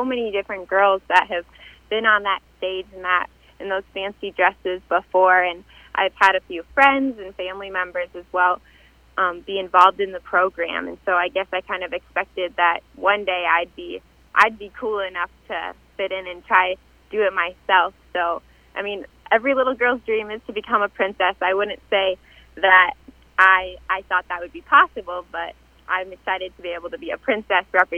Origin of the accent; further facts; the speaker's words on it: Pine Island, Minnesota, United States; I grew up in just outside Pine Island, Minnesota, on my family's dairy farm.